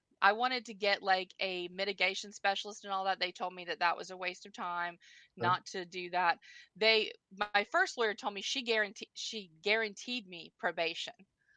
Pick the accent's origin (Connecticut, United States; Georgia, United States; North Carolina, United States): North Carolina, United States; Morehead City; I'm from Morehead City, North Carolina.